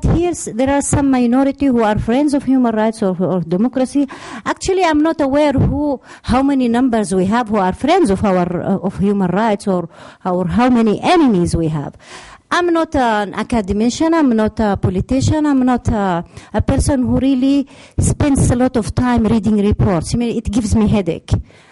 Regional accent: Yemen; I'm from a country that is beneath Saudi Arabia. I don't tend to say that I'm from Yemen.

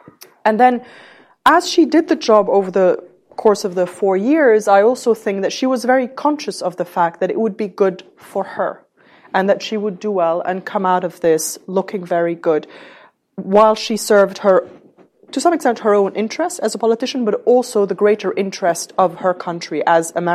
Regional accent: Lebanon; growing up in Lebanon as a very young child, I can see that.

